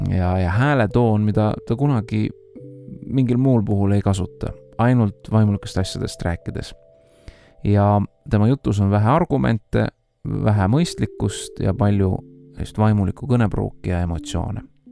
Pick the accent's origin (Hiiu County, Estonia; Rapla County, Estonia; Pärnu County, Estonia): Hiiu County, Estonia; Kärdla; Hiiumaalt Kärdlast.